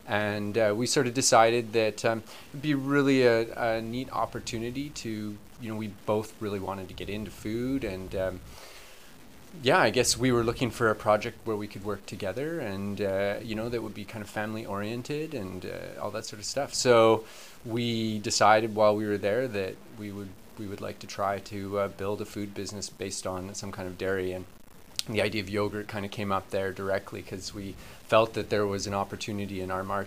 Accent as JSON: {"language": "English", "town": "Victoria", "region": "British Columbia", "country": "Canada", "tie": "born or raised there", "said": "I grew up in Victoria"}